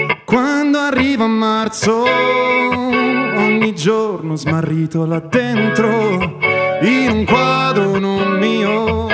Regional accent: Varese, Lombardy, Italy; sono un musicista, sono di Varese.

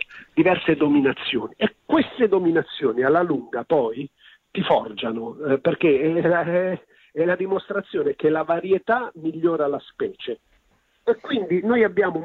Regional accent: Naples, Campania, Italy; born there; perché io sono nato a Napoli e quindi queste cose pure le ho potute verificare

